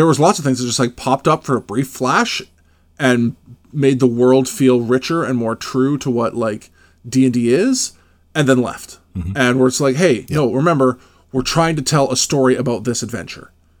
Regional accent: Canada; the most frustrating part of being Canadian is that we only have three cities according to the rest of the North America.

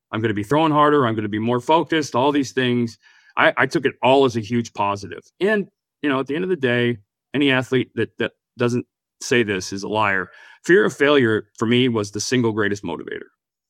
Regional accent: Phoenix, Arizona, United States; I grew up in Phoenix.

